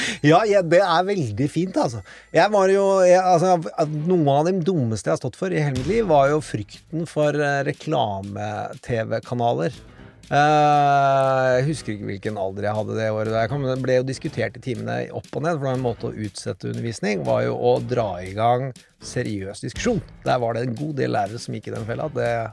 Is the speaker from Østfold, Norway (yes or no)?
yes; Østfold, Norway; det var en god del smuglersprit der jeg vokste opp, i Indre Østfold på 80-tallet.